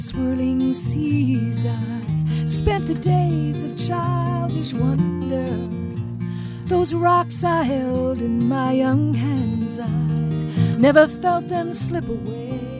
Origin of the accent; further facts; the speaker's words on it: San Diego, California, United States; I was a kid in San Diego, California.